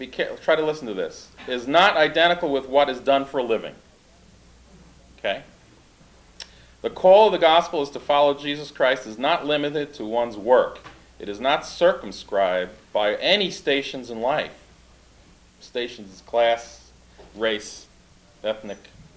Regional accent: New York, United States; They were not going to know I'm from New York. White liberal from about the East.

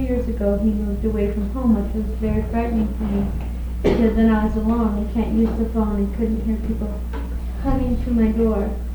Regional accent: Chelsea, Massachusetts, United States; born there; I was born in Chelsea, Massachusetts.

